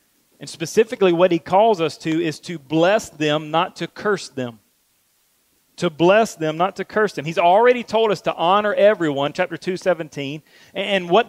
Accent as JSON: {"language": "English", "town": "Jackson", "country": "United States", "tie": "born or raised there", "said": "when I was a kid and growing up in Jackson, our church slogan was, \"Where it feels like family.\""}